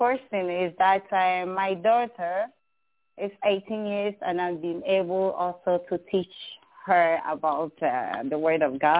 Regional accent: Ghana; now in Norway; I'm from Ghana.

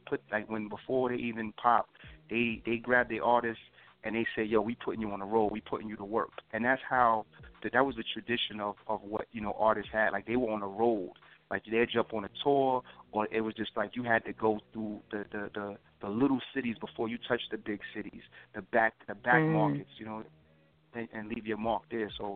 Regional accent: New York, United States; I came about in Harlem. I'm from Harlem

